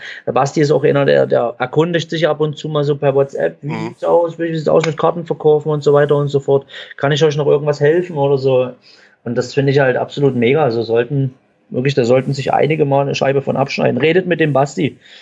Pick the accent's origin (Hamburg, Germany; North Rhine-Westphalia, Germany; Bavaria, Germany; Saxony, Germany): Saxony, Germany; accent: Saxon; mit meinem super sächsischen Dialekt dann noch Englisch zu sprechen.